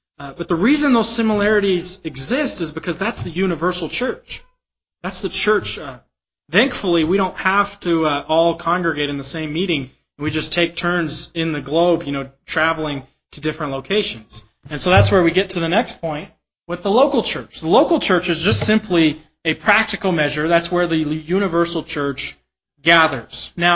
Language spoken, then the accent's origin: English; Utah, United States; now in Denver, United States; the same God that I worshiped growing up in Utah, the same God we worship here in Denver, Colorado.